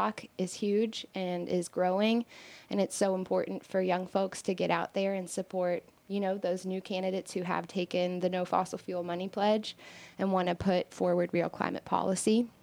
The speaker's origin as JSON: {"language": "English", "town": "Louisville", "region": "Kentucky", "country": "United States", "tie": "born or raised there", "said": "I moved back to Kentucky about a year ago. I grew up here in Louisville."}